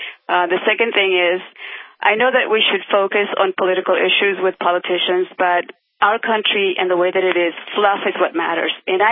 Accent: Florida, United States; I'm from Florida, and Key West is absolutely an alternative place.

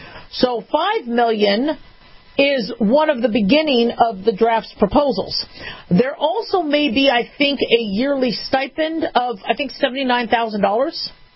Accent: United States; born there; And I love being American and being born here, and I'm grateful.

